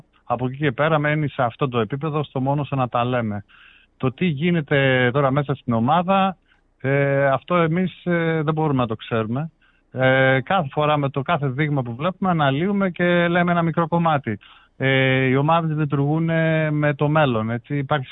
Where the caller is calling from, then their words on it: Kalamaria, Central Macedonia, Greece; είμαι εδώ από Καλαμαριά, πρώην Μανχάιμ.